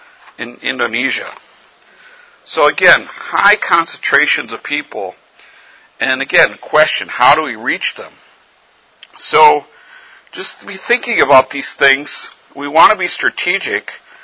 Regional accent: Minnesota, United States; but I come from Minnesota. We have 6 million people living in Minnesota, less than that.

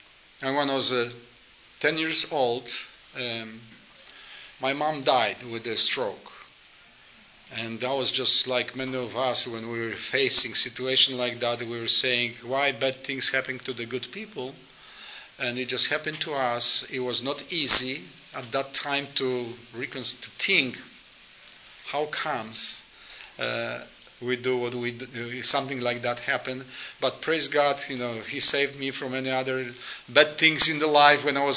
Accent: Poland; English is a second language; I was born and raised in Poland, which was a communist country at that time. So language that was required by us at that time was Russian. We have been taught Russian for many years, so Polish and Russian.

